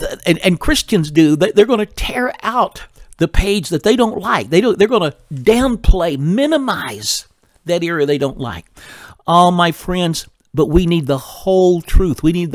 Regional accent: Texas, United States; Now, I grew up in North Texas, in a rural area of North Texas. We didn't call them spankings. We called it a whooping.

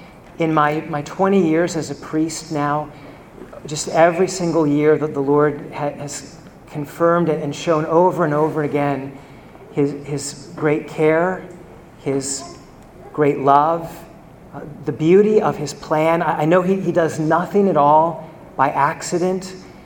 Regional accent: Columbia, Maryland, United States; also born or lived in Catonsville, United States; So I grew up in part in Columbia, Maryland, and then we moved at the end of my fifth grade year next door to Catonsville.

